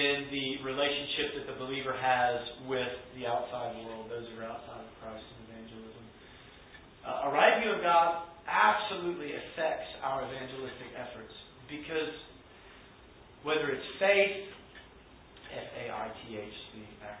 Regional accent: Louisiana, United States; because I didn't know many people that went to church unless they went to Mass growing up in Louisiana.

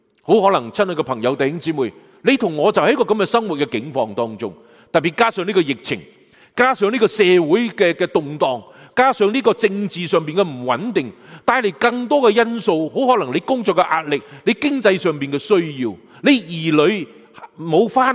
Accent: China; 我哋中国人讲一句说话好有意思嘅，人比人会比死人。

